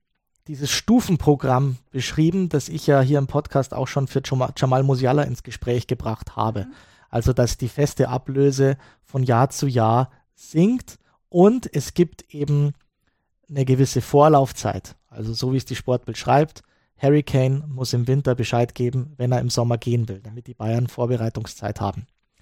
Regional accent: Glasgow, Scotland, United Kingdom; Ich komme aus Glasgow

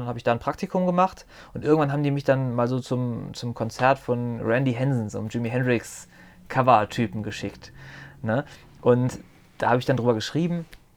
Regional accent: Solingen, North Rhine-Westphalia, Germany; zur Musikgeschichte von meiner Heimatstadt, von Solingen, zu forschen.

